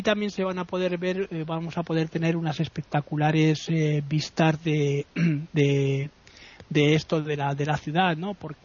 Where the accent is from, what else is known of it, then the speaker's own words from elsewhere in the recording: Madrid, Community of Madrid, Spain; igual que los madrileños, tenemos mucho gracejo, ¿no?